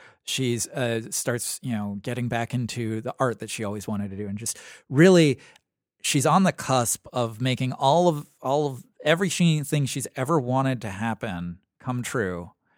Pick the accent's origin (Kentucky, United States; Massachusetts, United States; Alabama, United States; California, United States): Kentucky, United States; My mom was born in Kentucky. I'm from Kentucky.